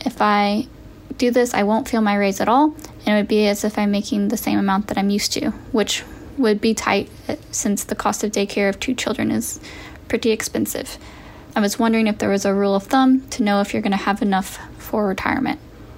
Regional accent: Missouri, United States; I'm from Missouri.

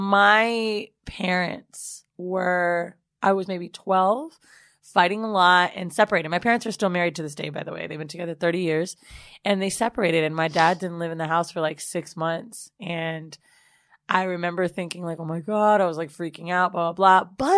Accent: Bronx, New York, United States; now in Arizona, United States; I'm from the Bronx, but currently live in Arizona.

